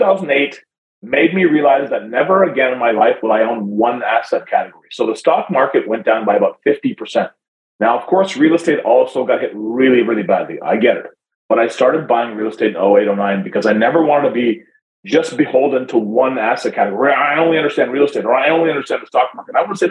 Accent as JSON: {"language": "English", "town": "Toronto", "region": "Ontario", "country": "Canada", "tie": "born or raised there", "said": "I grew up here in Toronto, Canada. My parents were immigrants. We had no money growing up."}